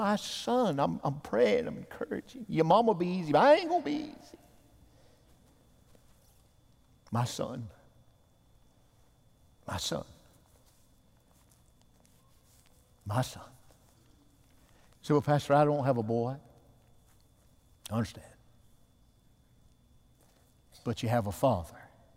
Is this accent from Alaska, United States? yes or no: no; Alabama, United States; He said, where are you from? You talk funny. I said, I'm from Alabama.